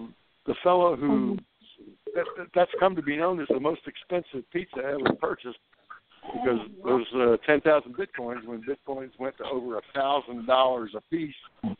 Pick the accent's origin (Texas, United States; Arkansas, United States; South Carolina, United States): South Carolina, United States; right here in South Carolina, my home state, for many, many decades.